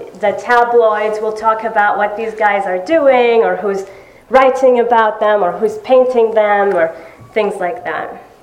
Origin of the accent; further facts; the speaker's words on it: United Arab Emirates; And I come from the United Arab Emirates, which is an Arabic-speaking country, so my culture and my upbringing comes from that region.